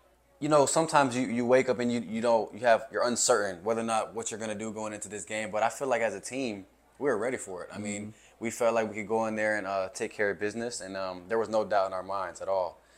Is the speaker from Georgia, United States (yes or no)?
yes; Georgia, United States; I just played soccer first, but I grew up in Georgia. I'm 19 years old right now.